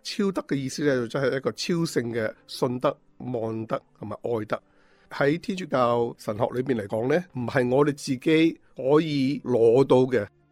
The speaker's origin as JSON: {"language": "Cantonese", "country": "China", "moved": "yes", "lives_now": "Canada", "said": "我自己细个时呢都系读圣约瑟修院啦。圣约瑟其实系我哋中国人呢系一个珠宝嚟嘅。后面我去咗移民呢"}